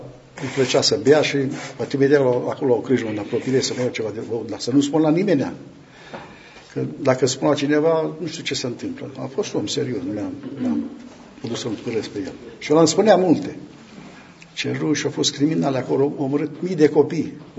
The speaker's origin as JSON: {"language": "Romanian", "region": "Transylvania", "country": "Romania", "said": "eu sunt ardelean"}